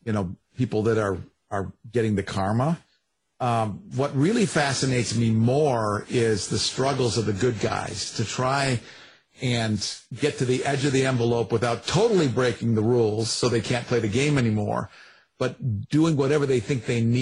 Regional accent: Ann Arbor, Michigan, United States; I grew up in Ann Arbor, Michigan, and I had parents that were incredibly inclusive before it was cool.

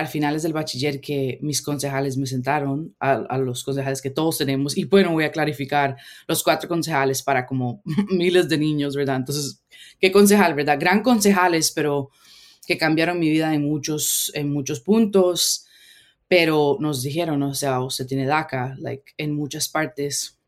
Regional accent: Costa Rica; me imagino que hay muchas personas en mi país, Costa Rica, y en muchos otros países

